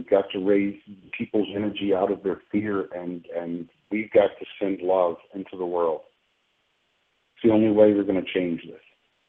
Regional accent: Chattanooga, Tennessee, United States; And I grew up in Chattanooga.

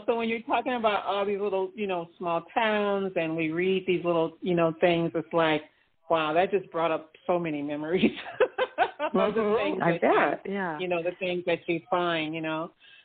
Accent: Ohio, United States; I know growing up in Ohio, we grew up in a little small town in Ohio

